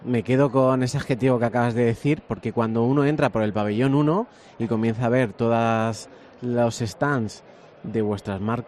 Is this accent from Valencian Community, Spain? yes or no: yes; Alicante, Valencian Community, Spain; y como buen alicantino, pues sentirme muy orgulloso